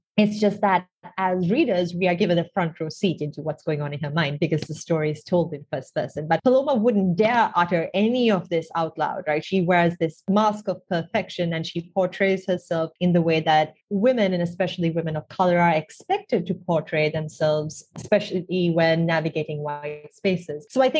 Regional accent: Sri Lanka; and I grew up in Sri Lanka, I still live here now.

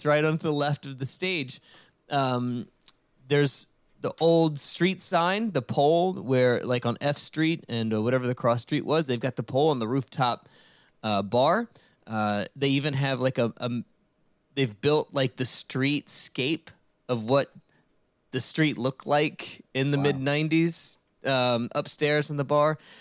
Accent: Richmond, Virginia, United States; So I grew up in Richmond, Virginia. And we spent most of our time in D.C., being a short drive to D.C.

